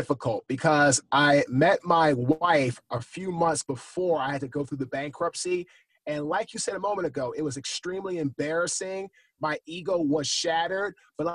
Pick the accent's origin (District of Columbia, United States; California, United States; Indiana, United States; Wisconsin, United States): District of Columbia, United States; Washington; I'm from Washington, D.C.